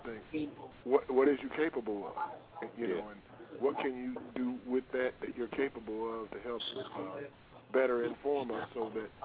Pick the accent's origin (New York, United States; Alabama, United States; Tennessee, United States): Tennessee, United States; Memphis; born there; now in Illinois, United States; But now we kind of like about 100 miles north of Carbondale in Illinois. But I was born in Memphis